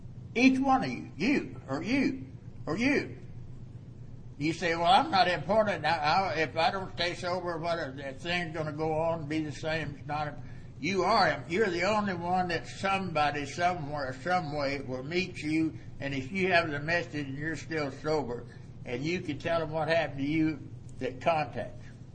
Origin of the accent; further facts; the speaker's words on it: Funston, Texas, United States; But I was raised in Funston. That's 6 miles east of Anson. It's right close to Hawley and Nugent and several little large cities like that. And I was raised on a farm, and there was seven in our family.